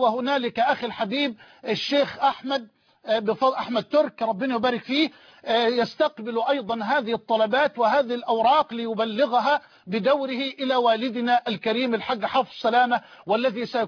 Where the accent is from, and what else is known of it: Egypt